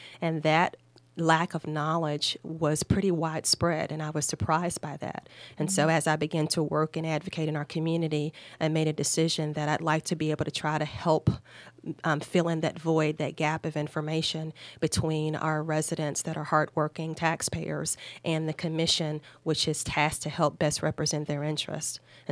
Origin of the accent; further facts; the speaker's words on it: Kentucky, United States; moved away as an adult; also born or lived in Charleston, West Virginia; now in Florida, United States; I'm from Kentucky. Went to undergrad and law school at the University of Kentucky.